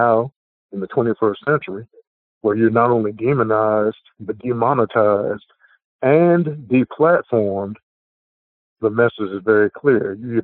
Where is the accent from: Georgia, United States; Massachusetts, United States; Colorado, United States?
Georgia, United States; Savannah; I grew up in Midtown Savannah, Georgia. Stable, lower middle income Black community.